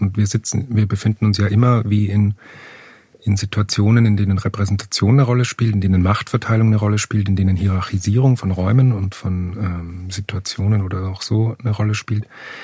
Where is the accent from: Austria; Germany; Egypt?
Austria; Upper Austria; Ich meine, ich komme aus Oberösterreich, das ist jetzt nicht die... ich hatte wahnsinnig viele Probleme mit der deutschen Sprache, weil das ist für mich so künstlich wie Englisch. Ich bin mit einem Dialekt aufgewachsen